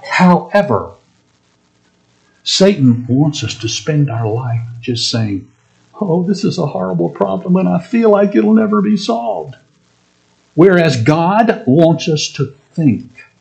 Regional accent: Tennessee, United States; I was born and raised in Tennessee, and boy, those magnolias are just gorgeous.

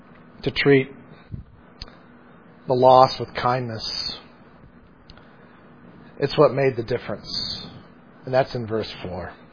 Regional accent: the South, United States; Because I'm from the South, and so I just can't say certain things that you Northerners can.

